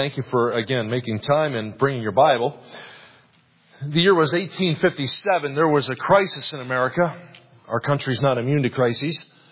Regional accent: New Jersey, United States; I mean, I grew up in South Jersey.

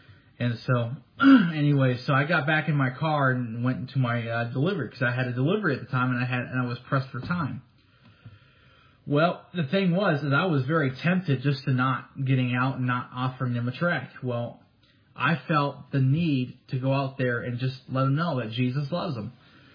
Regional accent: Chicago, Illinois, United States; someone who comes from Chicago, from the land of Lincoln, Illinois. Okay, that's where I was born. I was born in Illinois.

